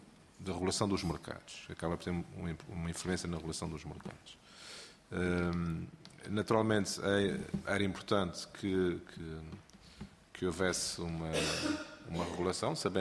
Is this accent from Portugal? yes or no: yes; Lagoa, Azores, Portugal; é completamente diferente de produzir no Porto Formoso, ou na Lagoa, na minha terra natal.